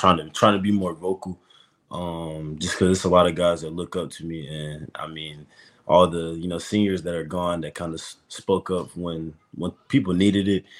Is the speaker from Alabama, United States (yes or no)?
yes; Huntsville, Alabama, United States; It definitely helped a lot. I mean, like growing up, especially during the era that I grew up in, like, I mean, Bama was just the team to beat every year